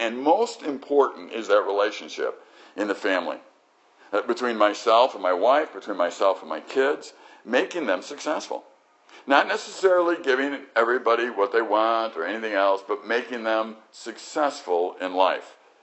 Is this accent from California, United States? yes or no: no; Chicago, Illinois, United States; I came from Chicago and really was there during the school year and usually at camp during the summer.